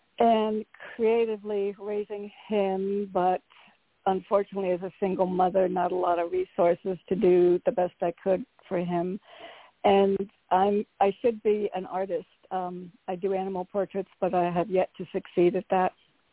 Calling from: Connecticut, United States; from Connecticut.

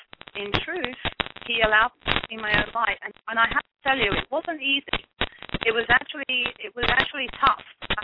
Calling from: Escanaba, Michigan, United States; I'm calling from Escanaba in Michigan.

